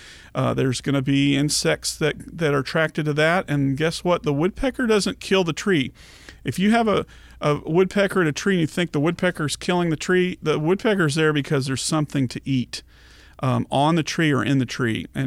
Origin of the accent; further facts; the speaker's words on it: Dallas, Texas, United States; I grew up in the Dallas area, so they both occur there.